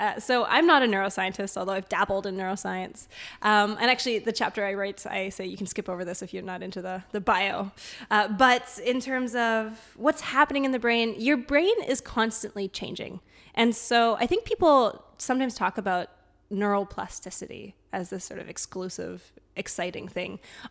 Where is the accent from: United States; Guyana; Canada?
Canada; also born or lived in Germany; I'm half Canadian, that's why I sound like this, yeah. And half German.